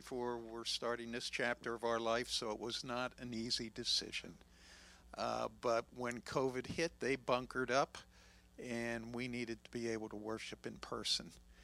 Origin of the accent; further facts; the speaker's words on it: Mechanicsburg, Pennsylvania, United States; Good morning. … We're from Mechanicsburg.